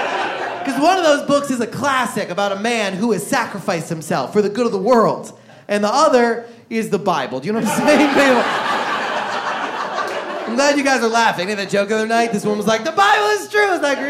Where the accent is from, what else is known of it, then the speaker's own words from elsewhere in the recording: New York City, New York, United States; I'm a New Yorker.